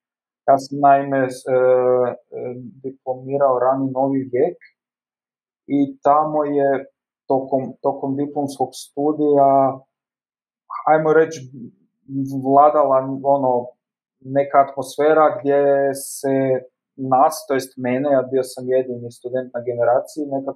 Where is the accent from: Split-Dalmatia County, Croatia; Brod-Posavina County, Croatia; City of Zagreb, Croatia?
City of Zagreb, Croatia; Zagreb; Ja sam naime iz Zagreba, a Zagreb ipak nažalost, je li u našoj centraliziranoj državi Zagreb nudi puno više mogućnosti nego velik dio ostalih krajeva Hrvatske.